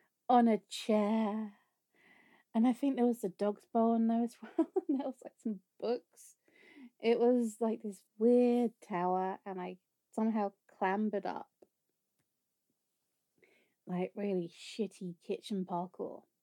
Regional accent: England, United Kingdom; But that's an American thing and I'm really English.

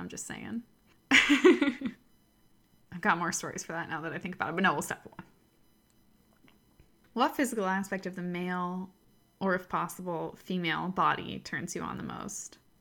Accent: United States; So I'm American.

